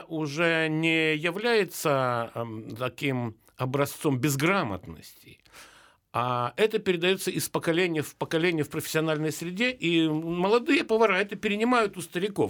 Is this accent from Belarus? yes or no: no; Ukraine; Но у меня есть оправдание, потому что я родился и вырос на Украине. У меня есть какие-то украинизмы, да, которые порой связаны с тем, что ударение не туда ставится.